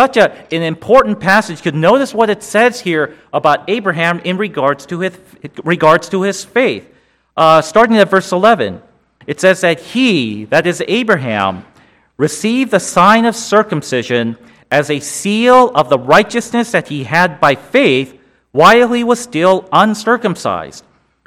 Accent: California, United States; now in Baltimore, United States; I grew up in Southern California. I was very familiar with that area. My family was there. My friends were there.

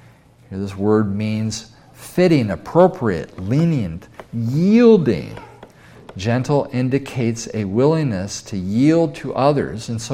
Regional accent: Santa Rosa, California, United States; I grew up in Santa Rosa. At that time, maybe a town of 50,000, and our church had 2,000 people in it.

